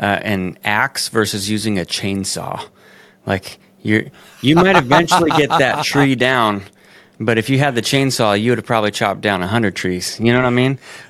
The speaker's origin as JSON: {"language": "English", "town": "Denver", "region": "Colorado", "country": "United States", "tie": "born or raised there", "said": "I grew up in Denver, Colorado"}